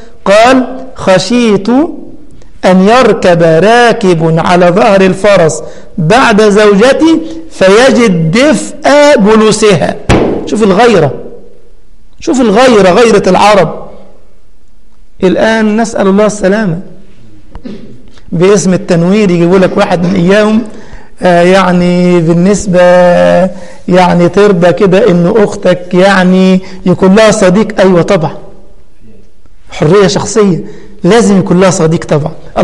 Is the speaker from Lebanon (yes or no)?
no; Egypt; يجيب لها عصير برتقان على نهر النيل عندنا في مصر